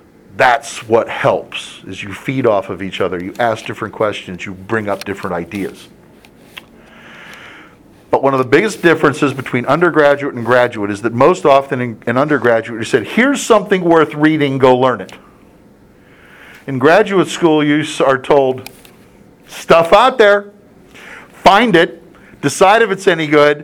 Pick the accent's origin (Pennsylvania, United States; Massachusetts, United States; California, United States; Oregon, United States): Pennsylvania, United States; Pittsburgh; I grew up in Pittsburgh. Pittsburgh starts out on a triangle and then it gets ugly because of hills and bridges and creeks and streams and things.